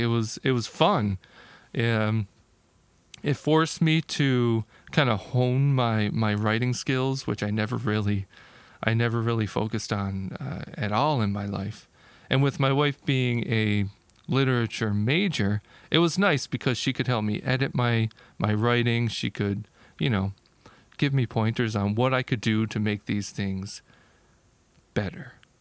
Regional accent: Newfoundland and Labrador, Canada; So, I grew up in Canada. When I got my 3DS... Oh, my 3DS. My NES. I was living in the province of Newfoundland.

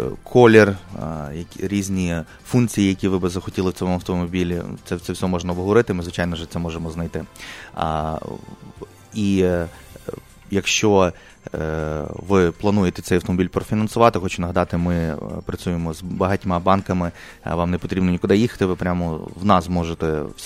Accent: Lviv, Lviv Oblast, Ukraine; Я сам зі Львова

